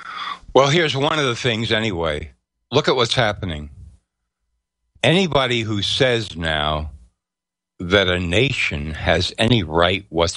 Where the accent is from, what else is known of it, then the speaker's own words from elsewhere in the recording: France; I was raised in France, and so if I consider myself French